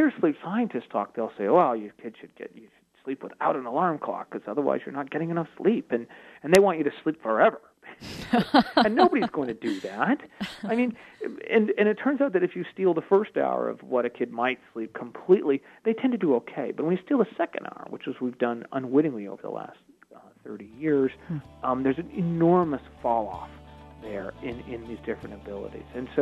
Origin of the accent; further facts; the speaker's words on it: Seattle, Washington, United States; as a child of integrated schools, when I grew up in Seattle, it was interesting to hear this very different science on it.